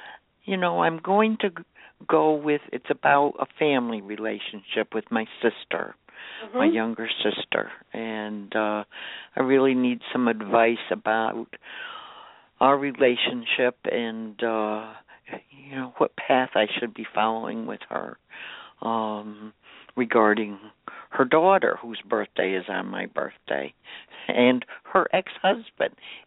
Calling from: New York, United States; I'm calling from New York, and my birthday is 10/28/46.

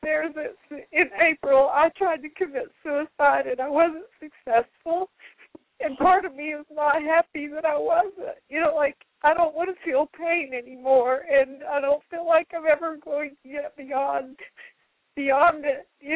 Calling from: Greensboro, North Carolina, United States; Hi, this is … Greensboro

